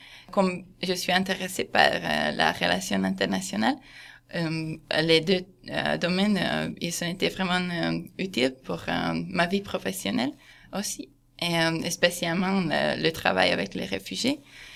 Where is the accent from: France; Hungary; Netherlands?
Hungary; French is a second language; Je suis en Croatie, je viens de la Hongrie.